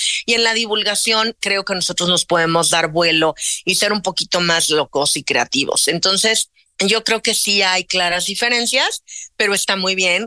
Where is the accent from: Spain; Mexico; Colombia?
Mexico; Y nosotros mismos como público mexicano a veces lo consumimos este producto que viene del extranjero